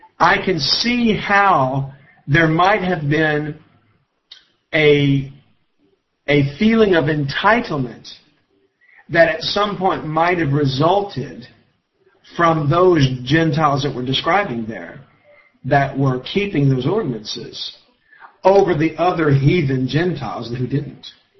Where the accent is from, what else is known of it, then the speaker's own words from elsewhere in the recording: the South, United States; since I'm a Southerner.